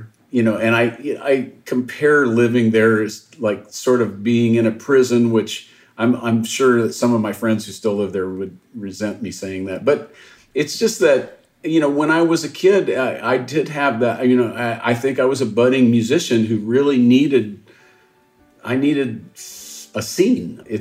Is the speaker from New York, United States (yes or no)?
no; Missouri, United States; I remember growing up sort of hearing it, you know, sometimes, because I'm from Missouri.